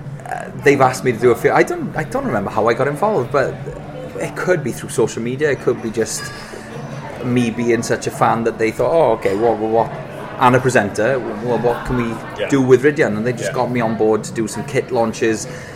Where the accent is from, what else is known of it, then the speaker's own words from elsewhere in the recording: Rhondda, Wales, United Kingdom; I was raised in the Rhondda. Went to Welsh school, Welsh junior school, Welsh comprehensive.